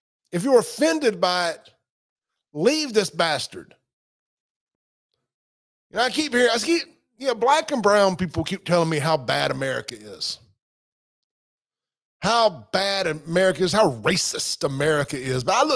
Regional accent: United States; Hell yeah, I'm an American.

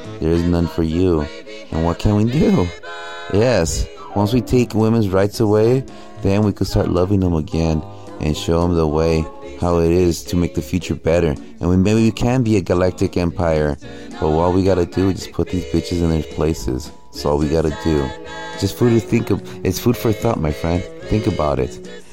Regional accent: United States; born there; My family come from Mexico, but I was born here in the United States.

